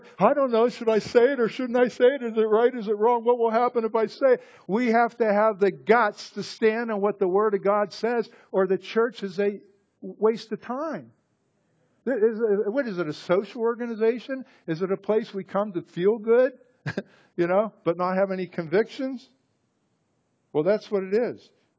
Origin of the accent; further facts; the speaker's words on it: Irwin, Pennsylvania, United States; I grew up in the First Presbyterian Church in Irwin, PA.